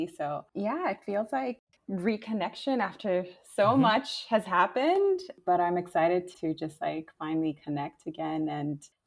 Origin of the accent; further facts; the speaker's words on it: Kenya; also born or lived in Somalia; now in Canada; I was born in Somalia and I grew up in Kenya. And then not until I moved to Canada did I start to experiment with some form of movement.